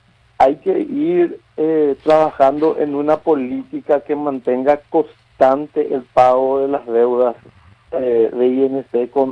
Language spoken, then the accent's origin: Spanish; Vallemí, Concepción, Paraguay; Sí, yo soy oriundo de Vallemí.